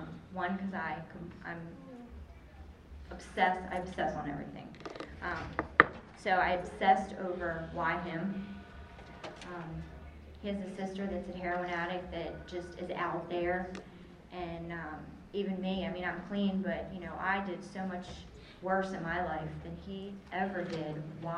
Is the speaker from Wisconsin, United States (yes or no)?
no; Frederick, Maryland, United States; You know, it's just funny because I grew up in Frederick, I grew up on a farm